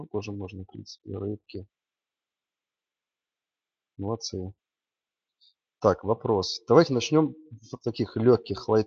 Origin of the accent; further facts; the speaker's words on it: Sevastopol, Ukraine; Сам я из Крыма, из Севастополя. Там мама до сих пор моя живет.